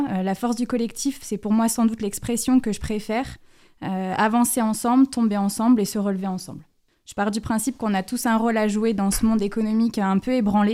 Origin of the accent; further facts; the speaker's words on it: Lyon, Auvergne-Rhône-Alpes, France; now in Dijon, France; j'ai 33 ans, j'ai grandi à Lyon et je suis aujourd'hui directrice d'une fédération sur Dijon.